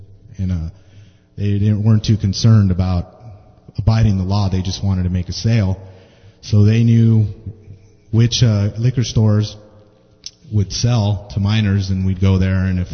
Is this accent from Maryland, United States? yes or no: no; East Los Angeles, California, United States; born there; I was born in East Los Angeles to two alcoholics.